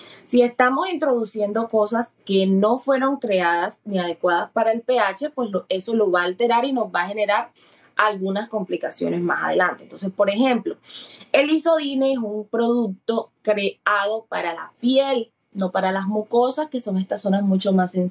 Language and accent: Spanish; Cartagena, Bolívar, Colombia; Soy, pues, cartagenera. Yo nací en Cartagena, aunque mis papás, ambos, son de unos pueblitos de acá, de Bolívar. Mi mamá es de un pueblo llamado Sincerín y mi papá es de un pueblo llamado San Pablo.